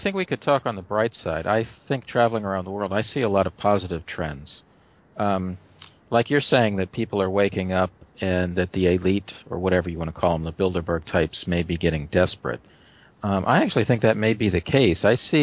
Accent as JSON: {"language": "English", "country": "United States", "said": "I would say, as an American"}